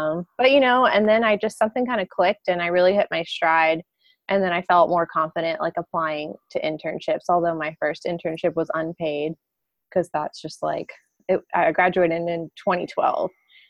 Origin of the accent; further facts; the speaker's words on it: New Orleans, Louisiana, United States; So I grew up in New Orleans, and as I was entering my sophomore year of high school, Hurricane Katrina hit